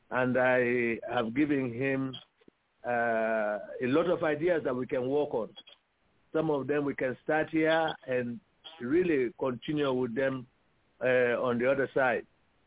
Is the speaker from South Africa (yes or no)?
no; Sierra Leone; I'm originally from Sierra Leone.